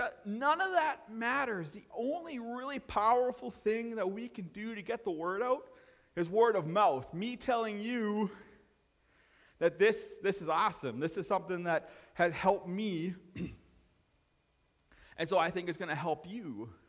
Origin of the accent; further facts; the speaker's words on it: Saskatchewan, Canada; Of course, growing up in Saskatchewan, I bleed green